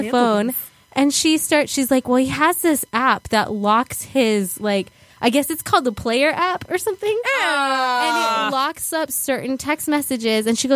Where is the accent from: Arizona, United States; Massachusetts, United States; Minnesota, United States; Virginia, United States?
Arizona, United States; now in New Jersey, United States; That night at 10 o'clock Arizona time, because I'm from Arizona